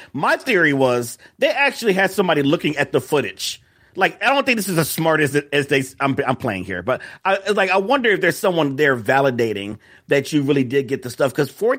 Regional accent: Chicago, Illinois, United States; That's very exotic, depending on the neighborhood. I'm from Chicago.

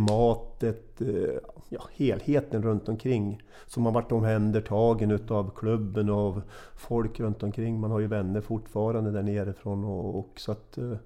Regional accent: Sweden; moved away as an adult; jag kom från Sverige och hade spelat kanske 25 minuter per match, många matcher

